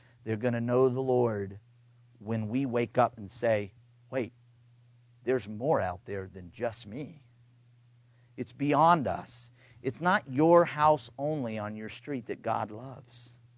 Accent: United States; I'm an American too.

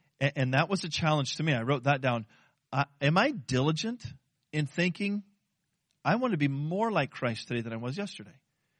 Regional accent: California, United States; I'm from Southern California, and forever people in Southern California have just been, hey, dude, what's up?

